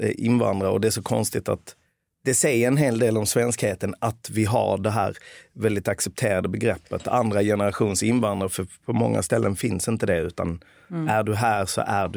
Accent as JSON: {"language": "Swedish", "town": "Lund", "region": "Skåne", "country": "Sweden", "tie": "born or raised there", "said": "min pappa flyttade hit 1969, min mamma 1970. Sen är jag född här i södra Sverige, i Lund. Och ja, levt större delen av mitt liv i Sverige."}